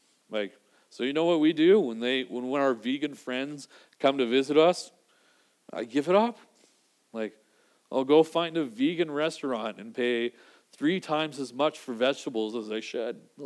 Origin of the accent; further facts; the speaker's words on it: Vancouver, British Columbia, Canada; we grew up in Vancouver, and we